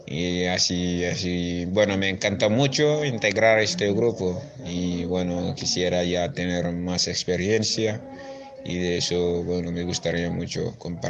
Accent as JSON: {"language": "Spanish", "country": "Senegal", "second_language": "Spanish", "said": "soy senegalés."}